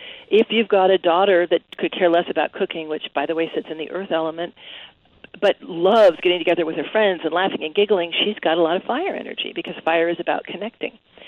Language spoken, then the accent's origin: English; Santa Monica, California, United States; I mean, I grew up in L.A. Actually, I grew up in Santa Monica. So I was in the Midwest where I live now, going to college.